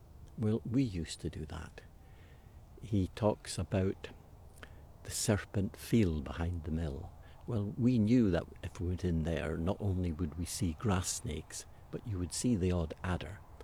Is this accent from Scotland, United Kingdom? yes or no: yes; Dunbeath, Scotland, United Kingdom; I was born and brought up in Dunbeath. I was born down in what we called the village there in 1940.